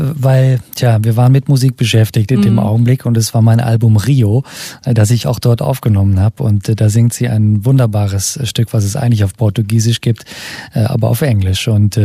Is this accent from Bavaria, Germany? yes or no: no; Viersen, North Rhine-Westphalia, Germany; born there; Es ist nicht weit weg, aber gehört nicht zum Ruhrgebiet, das ist der Niederrhein